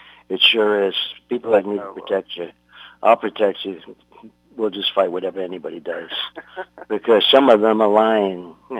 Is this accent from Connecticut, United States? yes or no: no; New York, United States; Yeah, but being a New Yorker, you always root for the Giants.